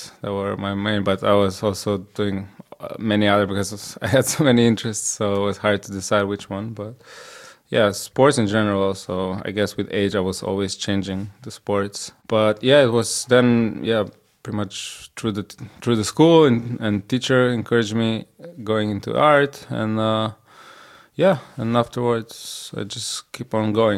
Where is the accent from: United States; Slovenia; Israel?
Slovenia; Koper; So I'm originally from, I was born in Slovenia, in Koper, which is like a small town at the seaside next to Trieste, which is in Italy, so on the border with Italy.